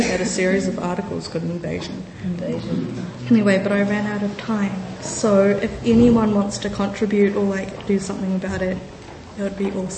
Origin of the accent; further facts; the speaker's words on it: New Zealand; accent: Kiwi; I searched up Chinese accents on YouTube because I wanted to get rid of my Kiwi accent.